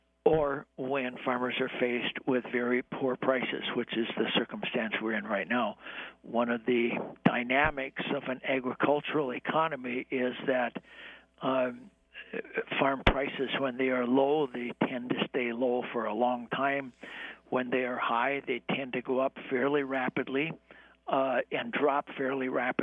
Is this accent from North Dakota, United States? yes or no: yes; North Dakota, United States; I grew up in North Dakota, which is a very strong farmers union state.